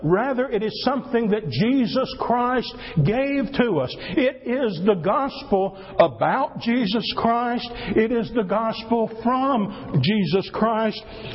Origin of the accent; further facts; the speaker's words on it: Stone Mountain, Georgia, United States; Several of you know that I grew up near Stone Mountain, Georgia.